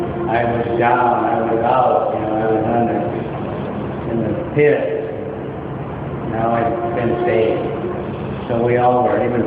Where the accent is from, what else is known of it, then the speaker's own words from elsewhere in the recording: Turkey; English is a second language; I'm from Turkey.